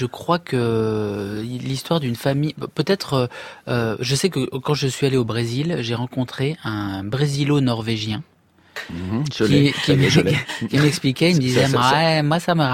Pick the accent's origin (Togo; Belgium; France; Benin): Belgium; accent: Belgian; Il est bien mon accent belge